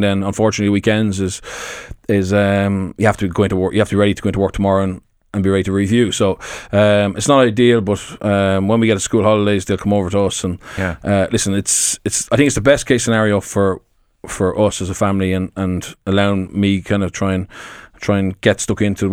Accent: Ireland; My wife and I both are very proud of being Irish. We enjoyed our childhoods in Ireland.

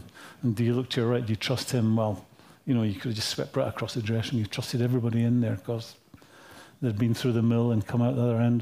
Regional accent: Scotland, United Kingdom; So being Scottish, keeping up with the things

